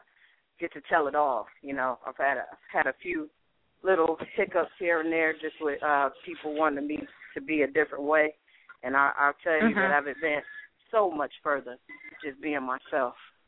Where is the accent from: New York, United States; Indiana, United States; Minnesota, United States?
New York, United States; New York City; to be out in New York City, which is my hometown.